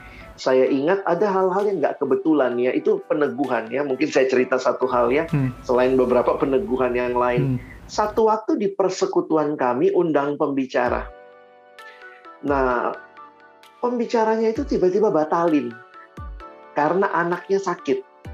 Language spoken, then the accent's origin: Indonesian; Makassar, South Sulawesi, Indonesia; Dan saya anak daerah, saya dari Makassar